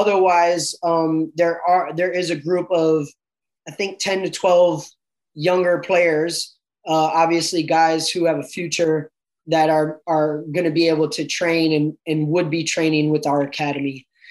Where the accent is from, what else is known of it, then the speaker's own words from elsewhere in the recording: Minnesota, United States; And when I was growing up in Minnesota all those years, I'd have to find an indoor facility.